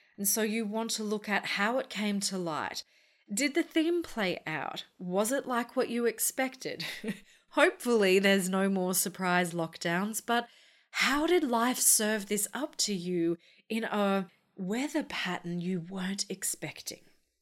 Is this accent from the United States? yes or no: no; Brisbane, Queensland, Australia; we're on day 3 of a surprise lockdown in my hometown of Brisbane.